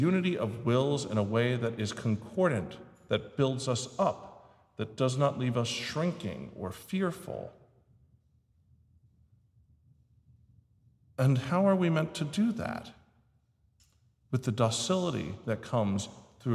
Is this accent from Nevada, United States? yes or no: no; New York, United States; Again, I'm a New Yorker, I'm an Italian, and I'm a whiner.